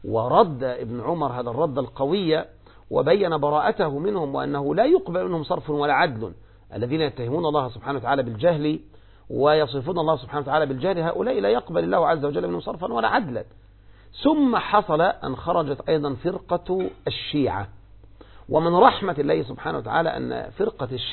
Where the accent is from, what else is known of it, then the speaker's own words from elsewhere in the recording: Egypt; أنتم عندكم في الجزائر وعندنا في مصر